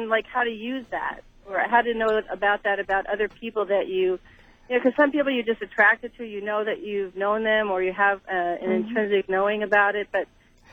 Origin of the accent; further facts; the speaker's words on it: New York, United States; So I'm originally from New York, and my question was, I had met someone, I'm now 50